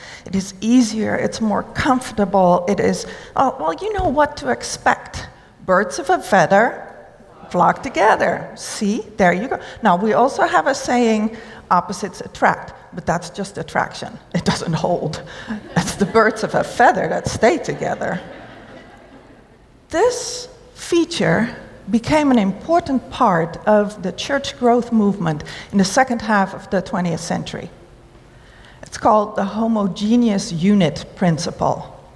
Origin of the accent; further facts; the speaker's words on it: Netherlands; Well, I am from the Netherlands.